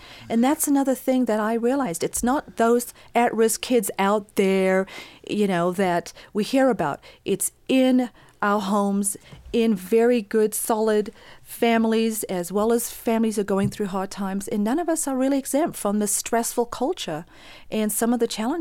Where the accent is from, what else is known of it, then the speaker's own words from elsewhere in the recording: South Africa; now in United States; when I moved to the United States, I experienced a lot of change and loss. I came from South Africa. I'd never watched a television in my life.